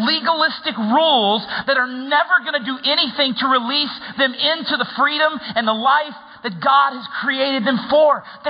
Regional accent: the South, United States; Okay, I'm from the South. We call these eyes.

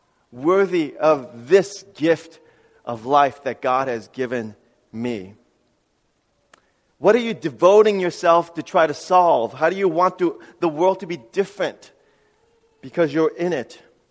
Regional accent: New York City, New York, United States; Growing up in New York City, people would often ask, "What's your problem?"

